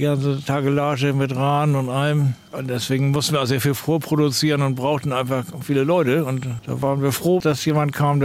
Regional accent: Hamburg, Germany; ich bin in Övelgönne am Strand groß geworden und da ist man mit Schifffahrt einfach verbunden.

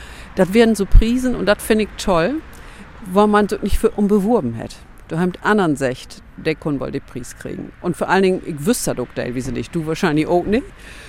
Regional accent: Lower Saxony, Germany; In Göttingen, da wird ja ganz anders Brot als bei uns in Ostfriesland

